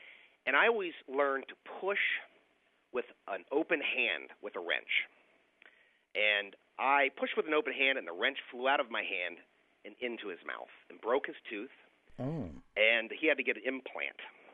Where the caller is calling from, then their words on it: Oxford, Ohio, United States; I'm from Oxford, Ohio.